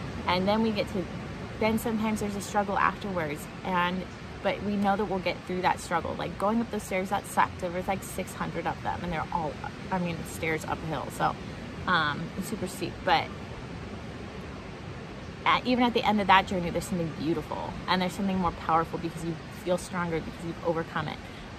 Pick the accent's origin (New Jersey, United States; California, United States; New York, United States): California, United States; Which when you first get here as a Californian, you want to rip your face off.